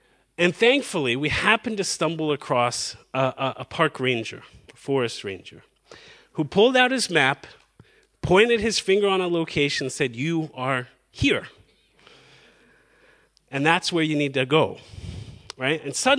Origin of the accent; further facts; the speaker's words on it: Virginia, United States; I remember once hiking in Virginia, my home state, the Blue Ridge Mountains